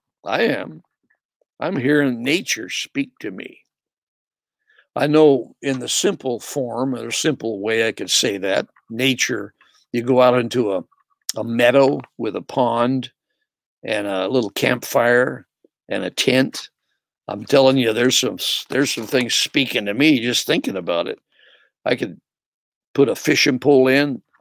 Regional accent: California, United States; born there; I was born in California, and there's some spots on earth that are really nice.

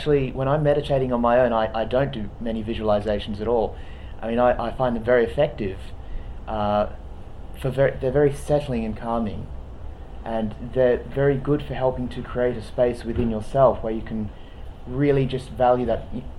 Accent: Kalamunda, Western Australia, Australia; I come from Kalamunda, so I'm more grown up around artists.

